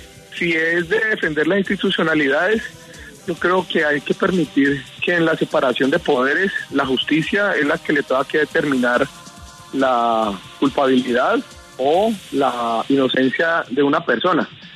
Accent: Cali, Valle del Cauca, Colombia; tanto el señor Garcés del Centro Democrático como yo somos de Cali

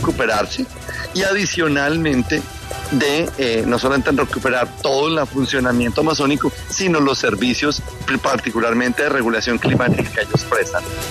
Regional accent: Colombia; nosotros como sociedad colombiana y como Estado

